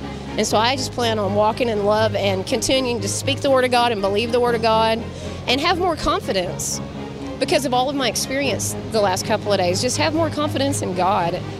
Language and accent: English; Garland, Texas, United States; and I'm from Garland, Texas.